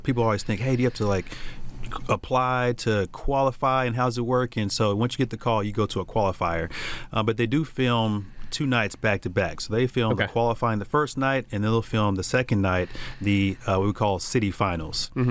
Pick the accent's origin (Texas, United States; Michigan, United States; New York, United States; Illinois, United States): Texas, United States; Dallas; Yep, based in Dallas. Pretty much growing up in Dallas area all my life.